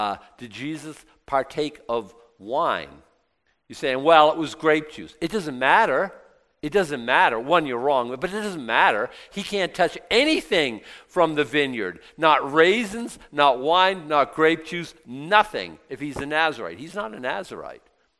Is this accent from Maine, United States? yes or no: yes; Newport, Maine, United States; Newport was the hub of Maine one time. I don't think it ever caught on, which I'm kind of glad. But I was thinking I'm from the hub.